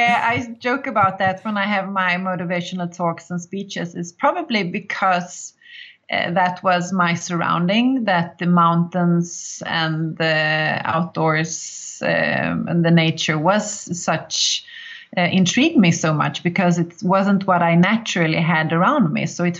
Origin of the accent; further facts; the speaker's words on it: Sweden; I'm born and raised in Sweden, so therefore I got my Swedish citizenship. But both my mother and father are from the Czech Republic, so I got that citizenship through my mother and father. So I've always had two citizenships